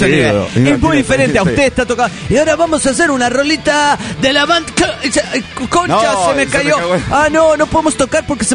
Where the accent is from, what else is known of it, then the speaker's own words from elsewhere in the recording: Turmero, Aragua, Venezuela; de Turmero, Venezuela.